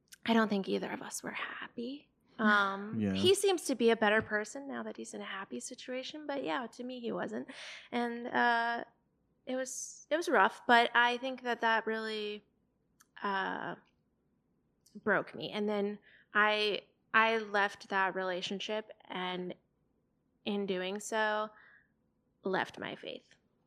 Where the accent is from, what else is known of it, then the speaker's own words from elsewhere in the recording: Michigan, United States; up in Michigan, but.